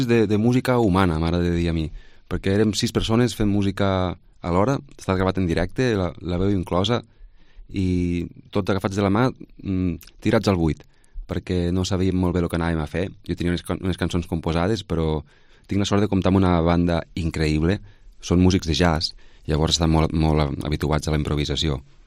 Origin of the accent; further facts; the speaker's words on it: Flix, Catalonia, Spain; Soc de Flix, jo. Ahà. D'aquí la Voreta.